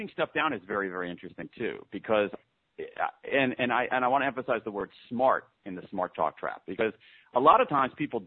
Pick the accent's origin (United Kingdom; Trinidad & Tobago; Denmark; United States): United States; Columbus, Ohio; I grew up in Columbus, Ohio, and the Boy Scouts were a big thing.